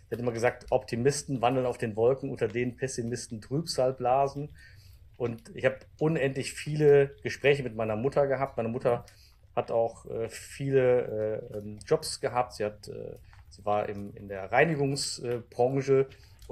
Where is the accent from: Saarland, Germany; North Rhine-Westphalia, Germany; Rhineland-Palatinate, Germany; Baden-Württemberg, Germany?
Rhineland-Palatinate, Germany; Koblenz; born there; Ja, aufgewachsen bin ich geboren in Koblenz-Metternich, und zwar in einem Bundeswehrkrankenhaus, weil meine Mutter es nicht mehr in einem normales Krankenhaus geschafft hat. Ich war dann doch ein bisschen eiliger dran, wie geplant. Am 10. April 1969